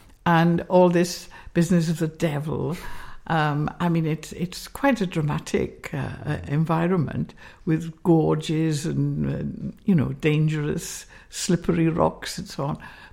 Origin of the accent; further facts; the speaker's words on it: Wales, United Kingdom; So although I was very much in the minority being Welsh-speaking, I think about two people spoke Welsh during the whole time that I was there.